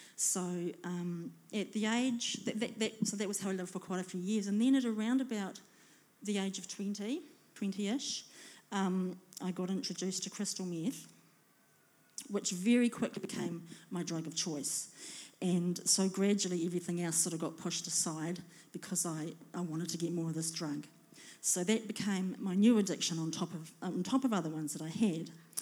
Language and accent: English; Whangarei, Northland, New Zealand; now in Christchurch, New Zealand; So I'm not originally from Christchurch. I grew up in the North Island, Whangarei.